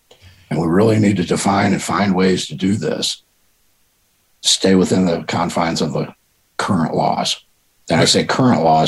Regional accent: Florida, United States; Bear in mind, I'm from Florida.

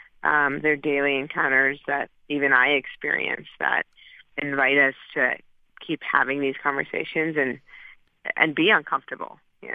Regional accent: Cambridge, Massachusetts, United States; also born or lived in Pakistan; Oh, yeah, I was born in Pakistan, but, I grew up in Cambridge, it's my hometown

